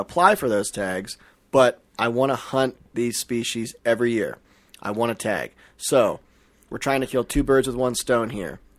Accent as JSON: {"language": "English", "region": "New Jersey", "country": "United States", "said": "I'm from New Jersey. I've never hunted out west."}